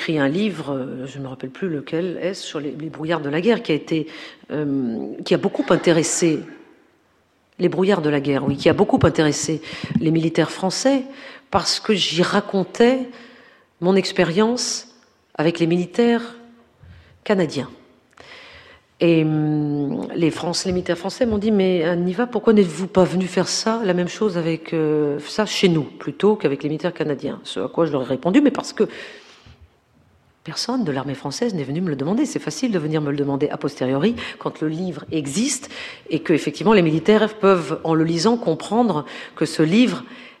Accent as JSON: {"language": "French", "country": "France", "said": "Moi, je ne suis ni russe, ni tchétchène, ni irakienne, ni afghane, ni syrienne. Je suis française."}